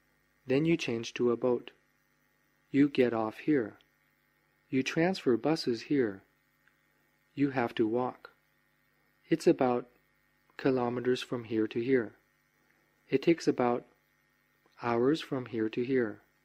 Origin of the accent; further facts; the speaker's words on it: Luang Prabang Province, Laos; This is Luang Prabang province. My hometown is here. This is Nambak district.